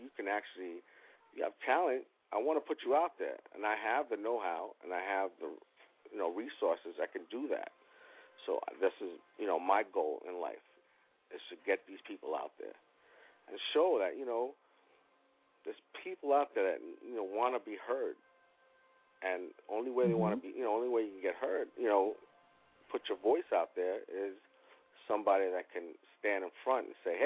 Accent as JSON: {"language": "English", "town": "New York City", "region": "New York", "country": "United States", "tie": "born or raised there", "also_born_or_lived": "California", "said": "I grew up in California for a few years, but I was born and raised in New York in Rocksteady Park area."}